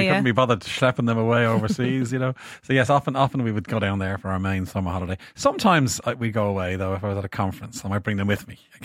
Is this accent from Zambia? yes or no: no; Bray, Leinster, Ireland; In Bray. I'm from Bray.